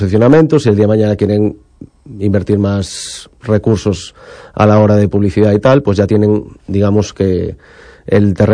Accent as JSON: {"language": "Spanish", "town": "A Coruña", "region": "Galicia", "country": "Spain", "said": "La Coruña al final es de donde soy, de donde trabajo principalmente"}